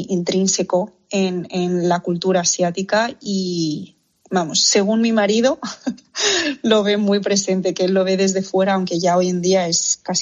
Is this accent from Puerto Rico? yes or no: no; Spain; born there; Pues efectivamente he nacido aquí, así que soy ya muy española, pero creo que lo que más permanece en mí es de los valores chinos es la cultura del trabajo